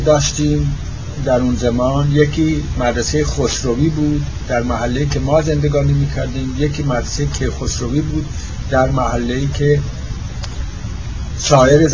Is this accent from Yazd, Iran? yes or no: yes; Yazd, Iran; also born or lived in Kerman; من در تاریخ 3 ژوئیه 1907 در کرمان متولد شدم. به در سن 2 یا 3 سالگی پدر و مادر من به طرف یزد از کرمان حرکت کردن.